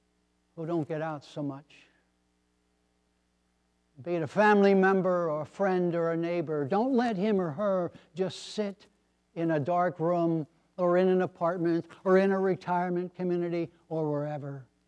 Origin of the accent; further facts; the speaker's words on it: Pennsylvania, United States; I grew up in the Poconos. I have family there.